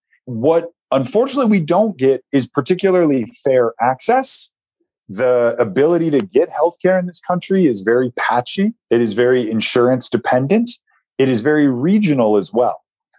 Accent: United States; We're American, and we're doctors, we're healthcare providers, we're medical students.

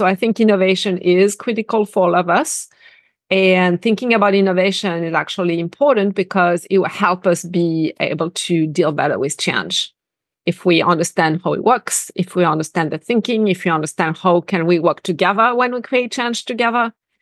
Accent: Paris, Île-de-France, France; English is a second language; If you haven't guessed, I'm originally from France. I'm from Paris. And I was born and raised a city girl, Parisian girl.

